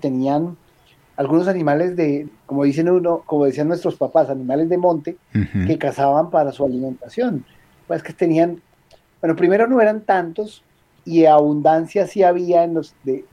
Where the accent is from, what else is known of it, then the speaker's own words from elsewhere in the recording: Caquetá, Colombia; Hablemos de un departamento que yo conozco muy bien, que es el mío, de donde yo soy nativo, que es el departamento del Caquetá.